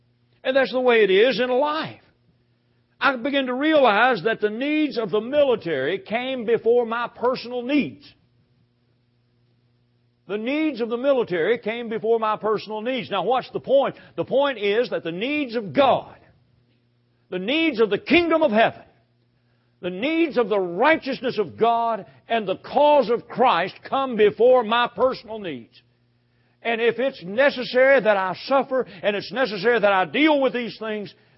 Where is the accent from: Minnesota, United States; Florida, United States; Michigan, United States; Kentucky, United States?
Kentucky, United States; Louisville; Well, I grew up in Louisville, Kentucky, and Fort Knox is just a few miles south from where I grew up.